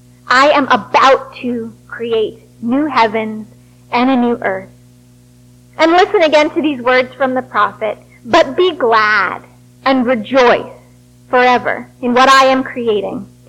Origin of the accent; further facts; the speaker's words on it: Wellesley, Massachusetts, United States; I was back in my hometown of Wellesley, Massachusetts, back in my childhood home